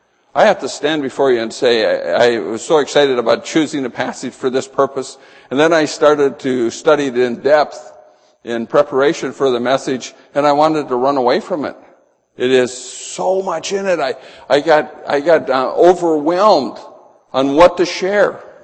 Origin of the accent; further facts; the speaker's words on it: Edgeley, North Dakota, United States; born there; I know I was born in Edgeley, North Dakota. I know the house I was born in.